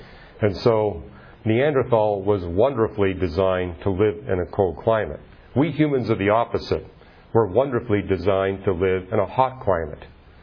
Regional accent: Canada; I mean, I'm from Canada, And we quickly learned up in Canada

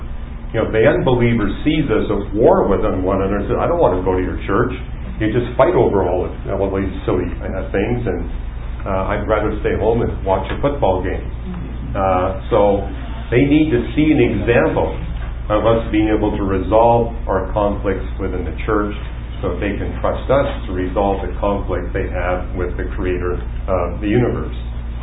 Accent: Canada; now in United States; You know, I came to Caltech from Canada. In Canada, I had not been able to find a church.

